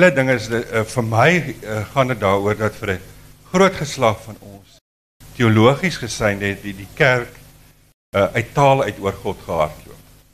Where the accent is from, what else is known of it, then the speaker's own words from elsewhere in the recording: Paarl, Western Cape, South Africa; ek is hier van die Perl af.